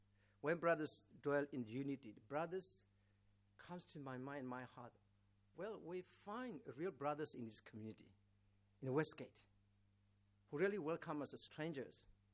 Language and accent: English; Myanmar; English is a second language; now in Australia; So we don't feel like as we come from Burma and we are a stranger. So we become like Aussie.